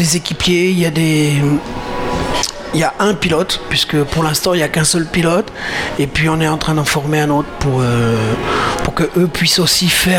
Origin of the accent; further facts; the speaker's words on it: Brittany, France; je viens de Bretagne